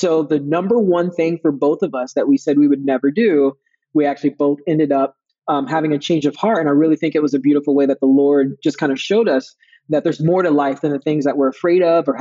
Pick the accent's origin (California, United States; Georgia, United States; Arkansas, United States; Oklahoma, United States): Georgia, United States; Augusta; I went to high school in Augusta, Georgia. So I grew up in Augusta. For most of my, like, middle school, high school, I'm actually more of a military brat.